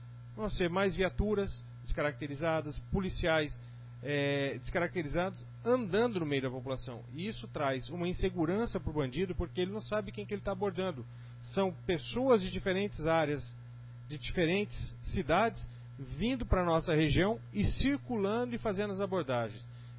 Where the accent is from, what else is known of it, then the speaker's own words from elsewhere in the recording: Biporã, Paraná, Brazil; Sou de Biporã, mas eu brinco que as raízes estão em Jataizinho, ali do lado